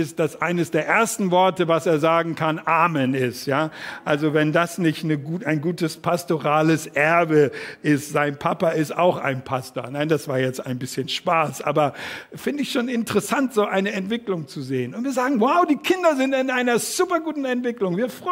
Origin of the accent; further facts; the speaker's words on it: Northern Germany, Germany; wie man so bei uns in Norddeutschland sagt